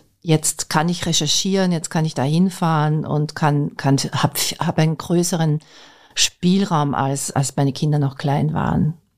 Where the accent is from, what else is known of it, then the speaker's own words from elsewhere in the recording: Austria; als ich dann in Amerika war, weil man in den USA natürlich schon oft angesprochen wird als Österreicherin